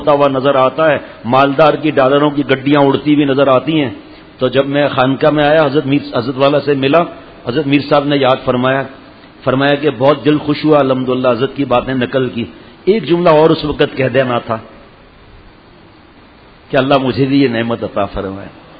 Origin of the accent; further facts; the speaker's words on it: Diplo, Sindh, Pakistan; ڈپلو ایک گاؤں ہے، سمجھ رہے ہیں ڈپلو ہے ہمارا گاؤں، ڈپلو ایک گاؤں ہے